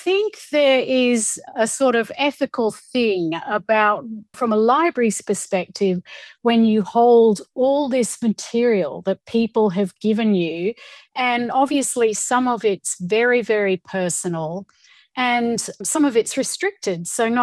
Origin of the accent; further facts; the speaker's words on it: Hong Kong; growing up in Hong Kong, I always wondered, was I white or was I, I knew my mum was part Chinese.